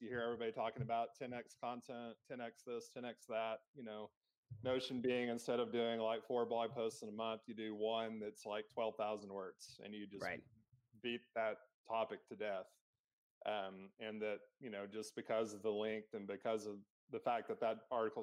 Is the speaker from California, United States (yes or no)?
no; Amarillo, Texas, United States; Yeah, I grew up in West Texas, man. I grew up in Amarillo, Texas, kind of in the middle of nowhere up there in between Denver, Albuquerque, and Oklahoma City